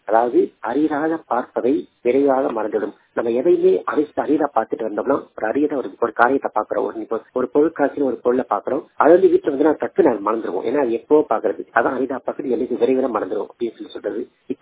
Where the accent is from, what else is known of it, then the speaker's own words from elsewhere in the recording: Tamil Nadu, India; நான் ஒரு பார்வையற்ற மாற்றுத்திறனாளி. என் சொந்த ஊர் வந்து விருதுநகர் மாவட்டம் இறைந்திரை என்ற கிராமத்தைச் சேர்ந்தவன்.